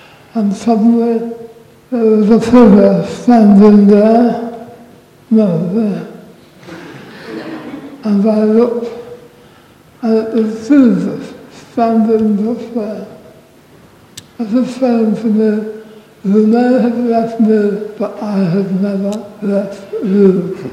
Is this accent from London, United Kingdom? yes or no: no; Wales, United Kingdom; moved away as an adult; I was brought up as a Welsh Baptist. I left home when I was 18 and left my grandmother's rod behind and spent the next 20 years not thinking of God at all.